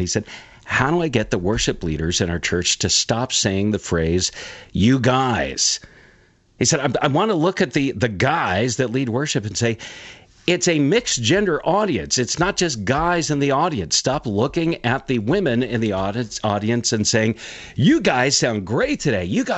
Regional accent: California, United States; I will confess, I grew up in the Southern California beach area.

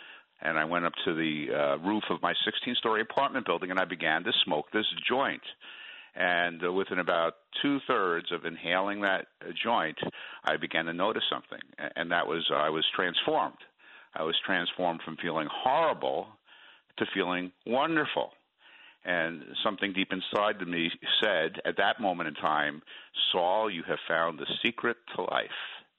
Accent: New York City, New York, United States; I was raised in New York City by my parents, who were not. It's a Jewish home.

